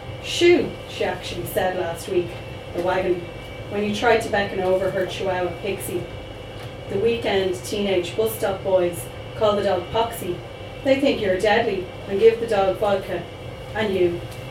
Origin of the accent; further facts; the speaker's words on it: Dublin, Leinster, Ireland; I grew up in West Dublin in a place called Blanchardstown, which is a suburb of Dublin. Lots of my ancestors are from Cork and from Skibbereen.